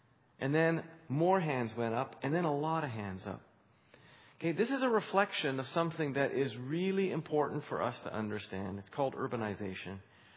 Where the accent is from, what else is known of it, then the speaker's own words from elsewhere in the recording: Western Canada, Canada; I grew up farming in Western Canada